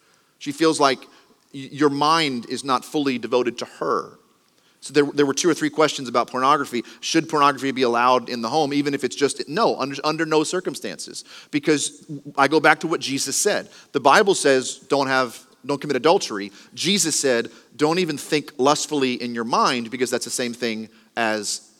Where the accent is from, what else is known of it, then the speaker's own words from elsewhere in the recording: Texas, United States; We like to be, we're from Texas, y'all.